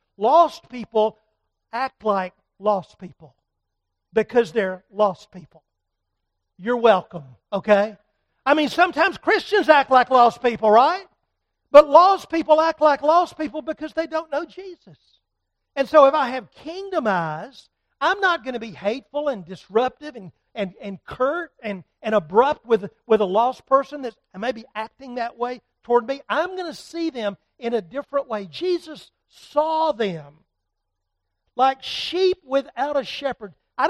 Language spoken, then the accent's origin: English; Atlanta, Georgia, United States; When I was a teenager growing up in Atlanta, Georgia, I had a dream job as a teenage boy.